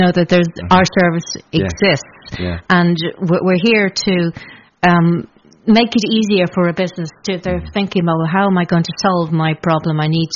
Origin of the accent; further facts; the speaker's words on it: Ireland; moved away; I relocated from Ireland here.